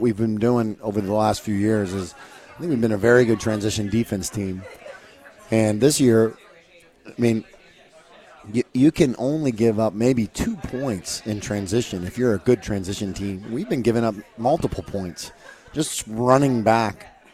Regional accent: Indiana, United States; I'm from Indiana, so like

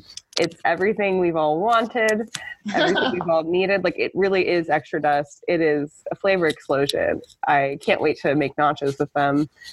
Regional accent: California, United States; There's a little candy shop where I grew up in California

